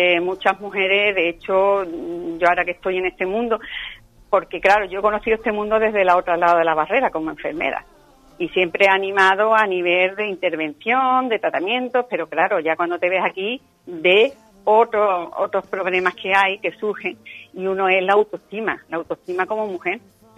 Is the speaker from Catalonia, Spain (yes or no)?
no; Tarifa, Andalusia, Spain; Aquí ahora mismo en mi tierra, y fenomenal.